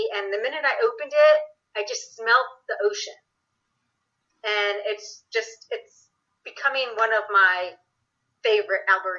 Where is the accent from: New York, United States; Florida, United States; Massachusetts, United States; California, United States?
New York, United States; now in New Jersey, United States; I live there now, too, but I'm a New Yorker.